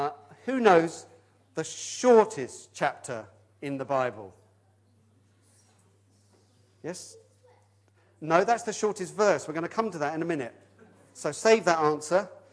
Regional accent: England, United Kingdom; A long time ago, we wouldn't call that 6 billion because we're English.

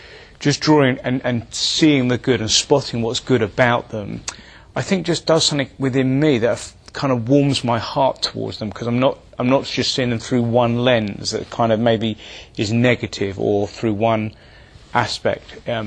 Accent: United Kingdom; whereas our reservedness as British, I think, just keeps us from.

